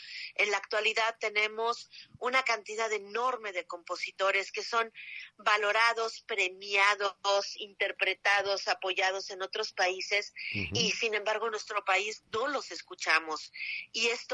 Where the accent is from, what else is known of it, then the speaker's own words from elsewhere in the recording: Mexico; nuestra memoria como mexicanos y en nuestra identidad